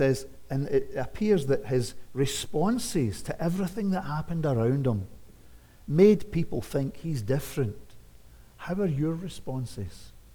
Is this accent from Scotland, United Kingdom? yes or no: yes; Scotland, United Kingdom; Pioneers, friends, used to be what I was brought up with in Scotland. Gospel pioneers.